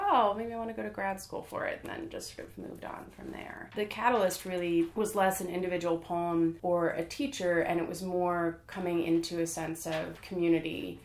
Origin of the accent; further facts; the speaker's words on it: Des Plaines, Illinois, United States; also born or lived in New York; I grew up in Des Plaines. I went away for my MFA, and I figured I would stay in New York for like maybe a year or two after that. I ended up staying there for almost 10 years